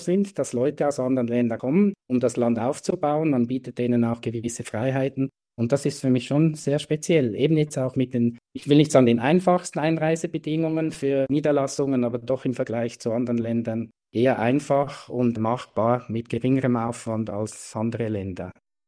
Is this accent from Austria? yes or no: no; Switzerland; Ich komme aus der Schweiz, das ist ja winzig klein, wenn ich das vergleiche mit Paraguay.